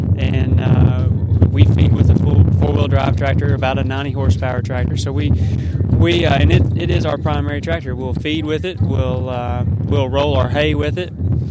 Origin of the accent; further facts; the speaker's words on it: Danville, Kentucky, United States; I'm from Danville, Kentucky.